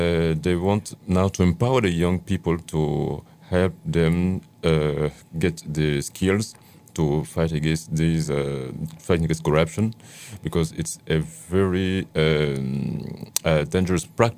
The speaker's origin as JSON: {"language": "English", "country": "Côte d’Ivoire", "second_language": "English", "said": "I come from Ivory Coast in West Africa"}